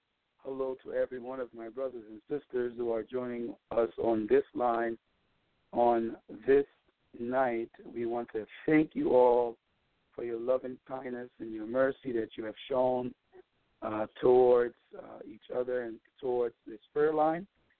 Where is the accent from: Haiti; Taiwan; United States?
Haiti; I'm from Haiti, and in our country, many times, you know, we have to go to a far place to get water